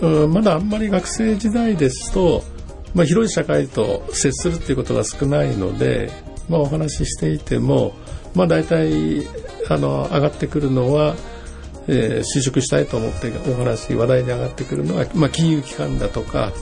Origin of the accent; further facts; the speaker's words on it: Chiba, Japan; now in Tokyo, Japan; 千葉県の外房のもう海の方で、もう田舎の方から来てますけどね。